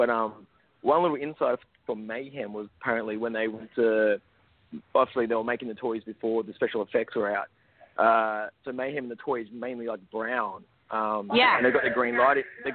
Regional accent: Melbourne, Victoria, Australia; group in Melbourne.

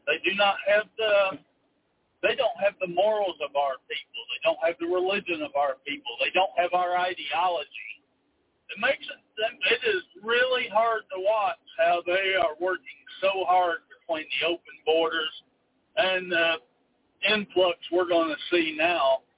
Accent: Arkansas, United States; Good morning, Pastor. … I'm from Arkansas.

